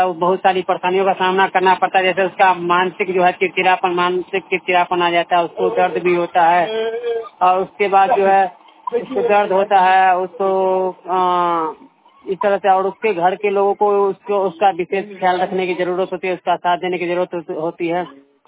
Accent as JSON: {"language": "Hindi", "town": "Sarairanjan", "region": "Bihar", "country": "India", "said": "मैं सरारंजन प्रखंड से बिलोंग करता हूँ।"}